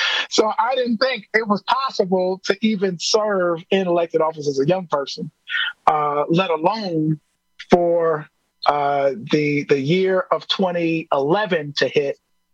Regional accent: Milwaukee, Wisconsin, United States; I grew up in the Sherman Park neighborhood.

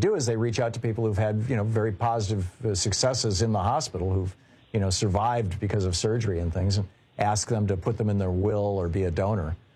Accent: Lansing, Michigan, United States; When I was growing up in Michigan, we had three hospitals in Lansing, Sparrow, Ingham Medical, and St. Lawrence, and all three were nonprofit.

